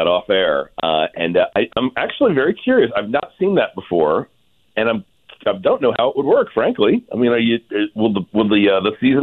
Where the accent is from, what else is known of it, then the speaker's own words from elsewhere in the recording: Rhode Island, United States; I grew up in Rhode Island and spent a lot of time in New England